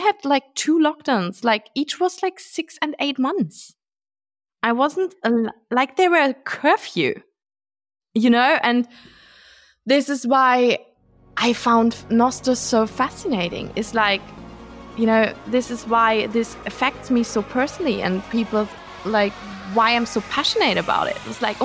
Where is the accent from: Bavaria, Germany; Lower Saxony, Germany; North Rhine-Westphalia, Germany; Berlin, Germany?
Berlin, Germany; English is a second language; I'm from Germany, as you can probably hear.